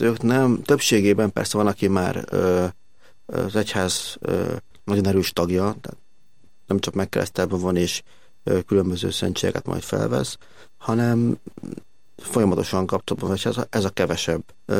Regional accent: Szabadszállás, Bács-Kiskun, Hungary; Én Szabadszalásról származom, ott nőttem fel. Ez egy Bácsiskó megyei település. Kecskemét, fel egy 25-30 kilométerre.

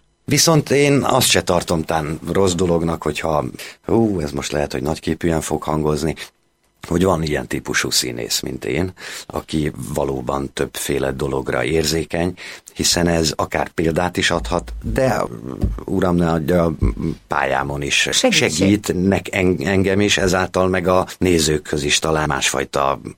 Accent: Budapest, Hungary; A Sashegyen nőttem föl, Budán. Hát ez akkoriban ilyen majdhogy nem agglomerációnak számított. Ugye 64-ben születtem, és hát ugye Sashegy és a Gellért-hegy az elválasztott minket Pesttől.

